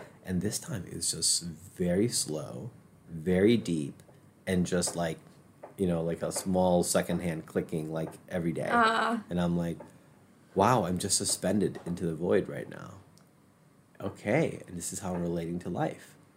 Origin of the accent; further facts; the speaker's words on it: Chicago, Illinois, United States; So I grew up in Chicago. You know, my parents were immigrants to the U.S., so I was, like, kind of first generation.